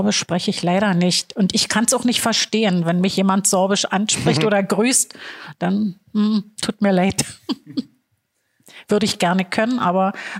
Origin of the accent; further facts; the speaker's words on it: Cottbus, Brandenburg, Germany; now in Welzow, Germany; Davor war ich in Cottbus. Ich bin in Cottbus geboren. Ich bin ein Lausitzer Kind, mit Spreewasser getauft und bin dann aber 2006 von Cottbus weg nach Welzow.